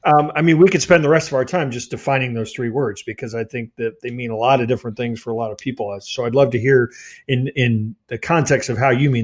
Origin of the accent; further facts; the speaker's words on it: Midwest, United States; I'm a Midwesterner